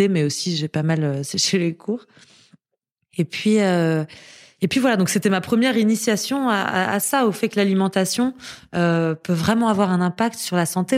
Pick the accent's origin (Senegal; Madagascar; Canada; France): France; Paris, Île-de-France; also born or lived in Grasse; Enfin, on était beaucoup à Grasse, au sud de Grasse, dans le sud de la France. Mais sinon, j'étais à Paris.